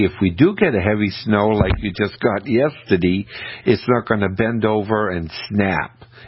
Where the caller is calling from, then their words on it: Kennebunk, Maine, United States; From my house in Maine. I live in Kennebunk.